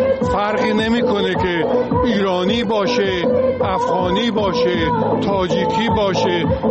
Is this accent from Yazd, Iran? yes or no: yes; Yazd, Iran; now in United States; از آمریکا اومدم، ولی اصلا ایرانی و یزدی هستم